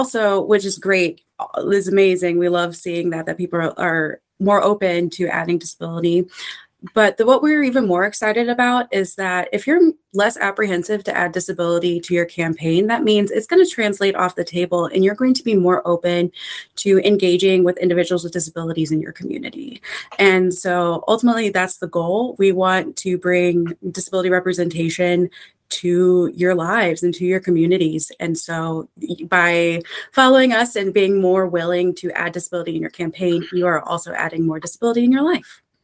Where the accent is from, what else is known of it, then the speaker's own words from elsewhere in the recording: Collinsville, Illinois, United States; I grew up in Collinsville, Illinois.